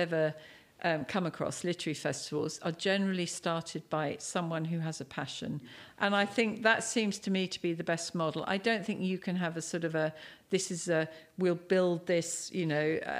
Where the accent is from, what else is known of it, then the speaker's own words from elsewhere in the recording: Cambridge, East of England, United Kingdom; I'm from Cambridge, so biking is an important skill set for me.